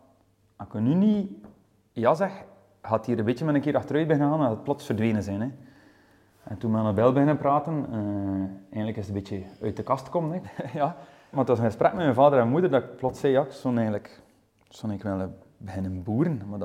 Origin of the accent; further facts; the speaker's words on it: Poperinge, Flanders, Belgium; Ik ben een ras-echte Poperingenaar, dus geboren en getogen in Poperingen. Mijn vader is altijd landbouwer geweest.